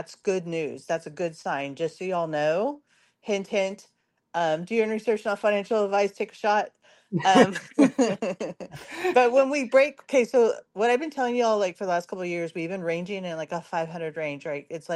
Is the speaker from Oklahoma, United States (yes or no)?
no; California, United States; I know a lot of Marines because I'm from SoCal and Camp Pendleton is down in SoCal